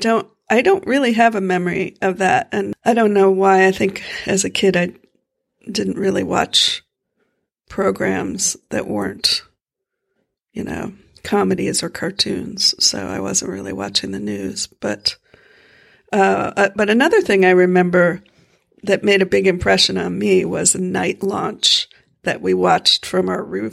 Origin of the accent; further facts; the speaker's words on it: Florida, United States; you know, the space industry is, you know, quite woven into my home state of Florida.